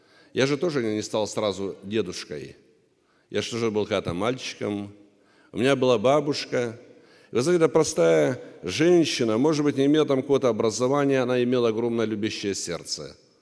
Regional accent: Anapa, Krasnodar Krai, Russia; born or raised there

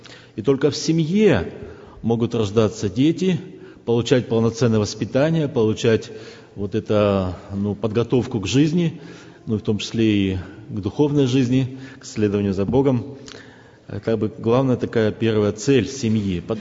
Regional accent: Chernivtsi, Chernivtsi Oblast, Ukraine; born there; first language Ukrainian; Russian is a second language; moved away; also born or lived in Kazakhstan / Moldova / Russia; Я родился в Западной Украине, в городе Черновцах. Я с удовольствием слышал проповедь на своей родной мове. Но вот потом мы уехали в Казахстан, потом в Молдавию, потом в Россию.

